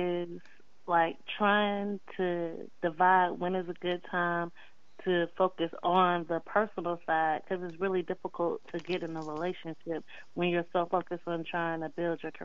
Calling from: Dallas, Texas, United States; I'm calling from Dallas, Texas.

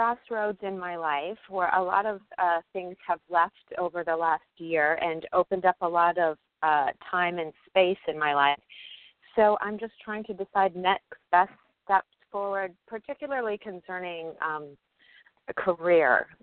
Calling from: New York, United States; I'm calling from New York, and my birth date is 7/7/67.

